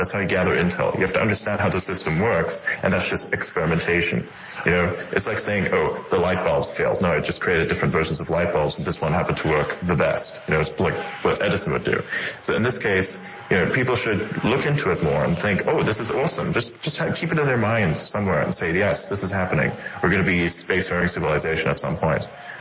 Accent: Germany; English is a second language; I was originally German, so yeah.

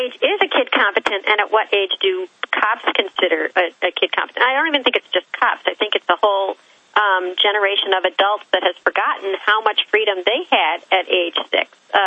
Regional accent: Illinois, United States; I'm from Illinois to begin with.

